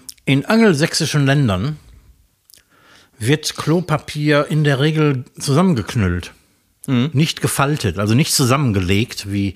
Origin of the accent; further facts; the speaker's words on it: Germany; Ja, da sind wir Deutsche sehr sparsam, würde ich sagen.